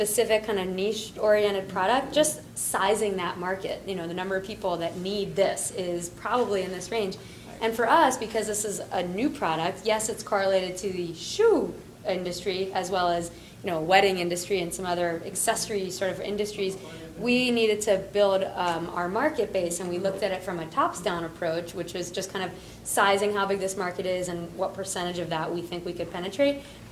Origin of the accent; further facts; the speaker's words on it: Philadelphia, Pennsylvania, United States; now in New York City, United States; And I'm from outside of Philadelphia originally, and I live in New York City.